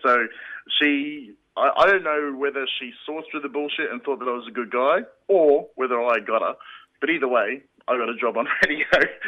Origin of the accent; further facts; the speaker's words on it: Mackay, Queensland, Australia; In fact, there was a community radio station in my hometown of Mackay